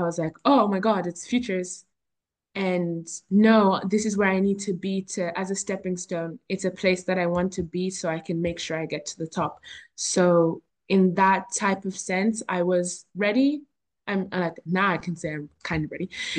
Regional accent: Ireland; And I was like, oh yeah, I'm Irish and I'm top 100. You don't see many people. It just made you feel prouder to be an Irish player in the top 100 because not many people are there.

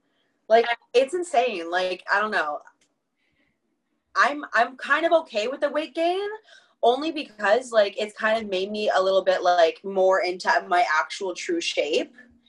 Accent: California, United States; I think genuinely growing up in California, I'm really, really thankful that this is where my parents just chose to have a life.

